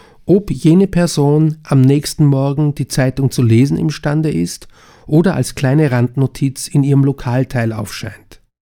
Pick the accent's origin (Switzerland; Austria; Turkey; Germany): Austria; Linz, Upper Austria; Nein, ich kann mich wirklich gut erinnern, als Bub in Linz, das war schrecklich zum Teil. Ich bin ja Uferaner